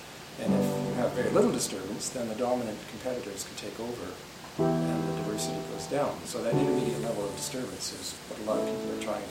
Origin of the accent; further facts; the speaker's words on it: Ontario, Canada; I grew up in Ontario, and so I have lots of cousins